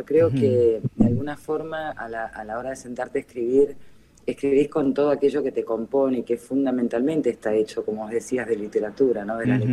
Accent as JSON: {"language": "Spanish", "country": "Brazil", "tie": "born or raised there", "said": "yo de chica me crié en Brasil, en un liceo francés, entonces yo no tenía ningún libro a mano que estuviera escrito en castellano."}